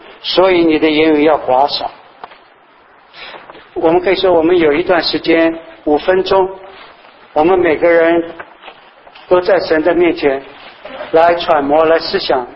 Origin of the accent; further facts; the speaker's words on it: China; now in United States; 我们中国人有很多这种的重要的话教导我们不要讲太多